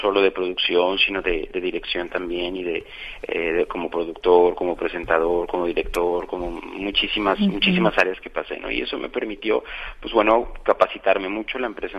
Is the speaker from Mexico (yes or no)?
yes; Mexico; Desde mi punto de vista mexicano, que soy, no lo puedo negar, ¿no? Yo soy mexicano y seré mexicano hasta que me muera.